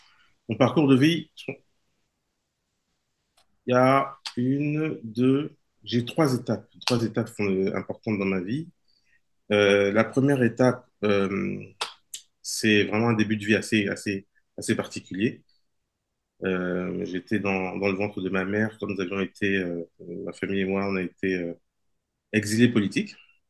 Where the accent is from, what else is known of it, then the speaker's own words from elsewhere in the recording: Paris, Île-de-France, France; born there; je suis arrivé en France en tant que réfugié politique avec ma famille. Et je suis né dans cet exil-là. Je suis né donc à Paris, toujours en tant qu'exilé.